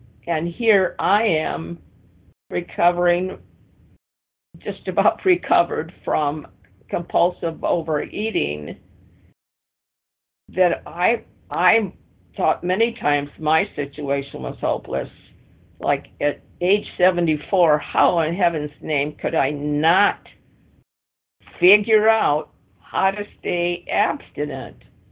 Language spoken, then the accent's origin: English; Washington, United States; and I am from Washington State.